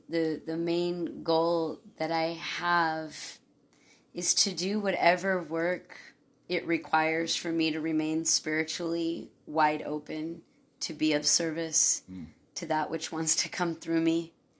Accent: Santee, California, United States; I was, you know, a first-generation immigrant growing up in Santee.

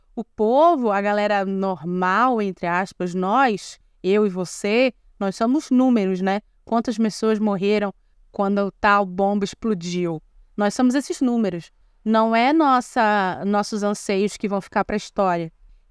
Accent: North Region, Brazil; que tem muito no norte do Brasil, de onde eu venho

